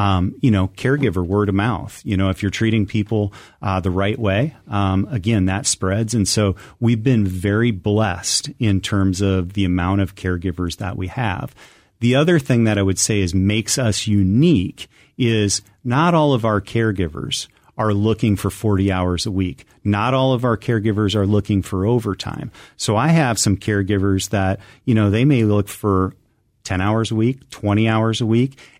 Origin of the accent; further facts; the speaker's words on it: Iowa, United States; I'm an only child. I grew up in Iowa. My parents still live in Iowa.